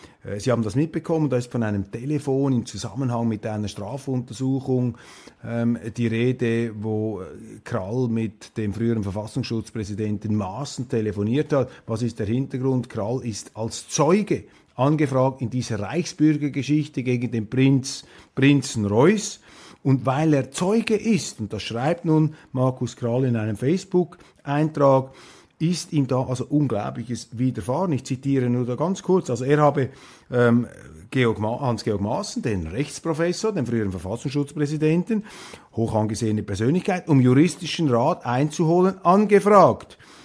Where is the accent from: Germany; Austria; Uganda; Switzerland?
Switzerland; jetzt als Schweizer, kann man hier nur die Stirn runzeln.